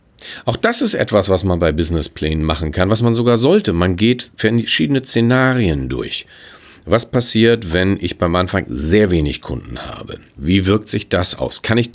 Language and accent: German; Hamburg, Germany; Ich bin Hamburger.